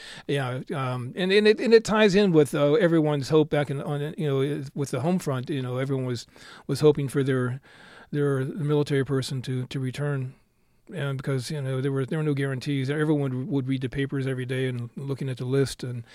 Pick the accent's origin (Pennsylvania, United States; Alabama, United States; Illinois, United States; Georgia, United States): Pennsylvania, United States; Pittsburgh; So my father, I grew up in the Pittsburgh area, and my father was a steel worker